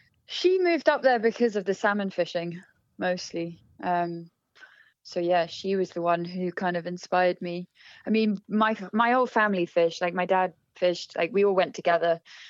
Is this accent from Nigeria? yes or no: no; South West England, United Kingdom; born or raised there; also born or lived in London / New Zealand